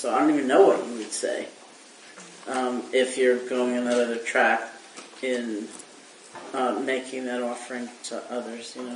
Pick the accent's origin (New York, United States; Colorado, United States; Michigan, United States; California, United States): New York, United States; as I've described myself, I'm like a New Yorker, right?